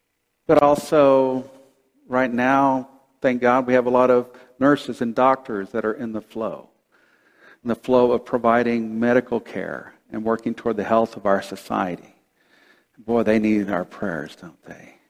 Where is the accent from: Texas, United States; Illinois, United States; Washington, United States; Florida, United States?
Texas, United States; As many or most of you know, I grew up in Texas. And Texas has this nice long Gulf Coast.